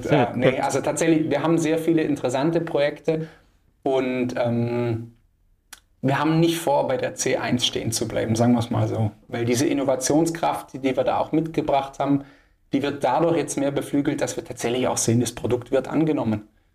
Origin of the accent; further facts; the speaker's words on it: Bad Waldsee, Baden-Württemberg, Germany; Also wir kommen aus der Region Bad Waldsee.